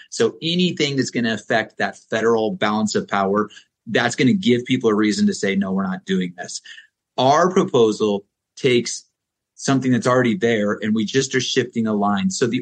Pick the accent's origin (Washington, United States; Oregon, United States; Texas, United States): Oregon, United States; You know, I was born in Southern Oregon, raised in Central Oregon, where I'm at now.